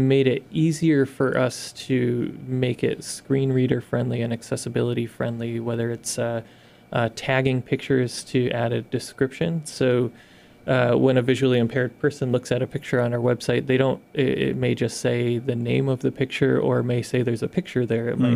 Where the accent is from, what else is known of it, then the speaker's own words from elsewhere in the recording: Pittsfield, Massachusetts, United States; I grew up in Pittsfield. I'm familiar with some of these locations